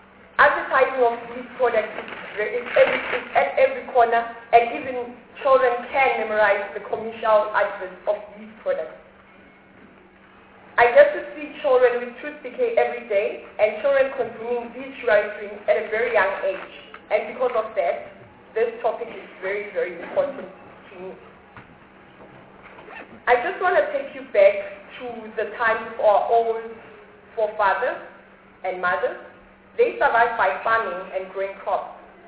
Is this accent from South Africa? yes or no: yes; Tembisa, Gauteng, South Africa; I was born and bred in Batan in Tembisa, one of the biggest townships in South Africa. I come from a family of five